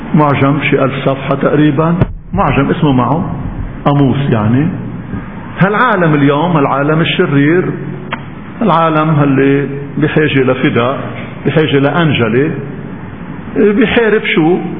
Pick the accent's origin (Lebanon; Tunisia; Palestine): Lebanon; هون محميين من السلطة الكريمة عندنا في لبنان